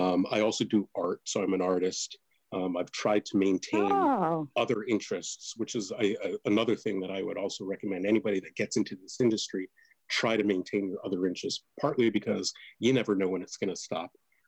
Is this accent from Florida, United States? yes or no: no; New York, United States; I'm from New York originally, so my family's in New York.